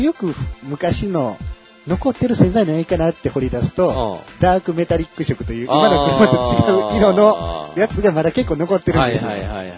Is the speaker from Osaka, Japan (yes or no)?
yes; Osaka, Japan; 大阪人としてはね。